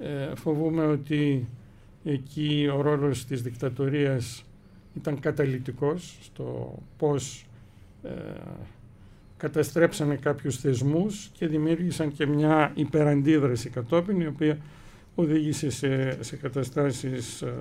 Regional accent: Greece; εστιάζω στην Ελλάδα, στην πατρίδα μου, στην ταυτότητά μου.

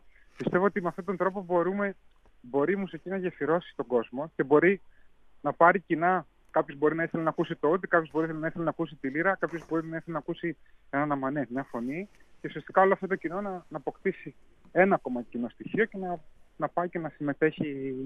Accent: Evropos, Central Macedonia, Greece; Και συζητούσαμε με το χωριό μου Ευρωπός. Ευρωπός Κυλκής είναι ουσιαστικά το μέρος

